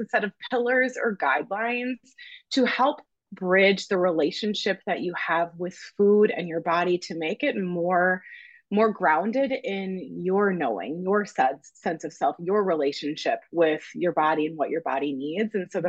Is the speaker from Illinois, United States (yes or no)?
no; Green Bay, Wisconsin, United States; I'm a, you know, child of the 90s growing up in the Midwest. I was born in Green Bay, Wisconsin.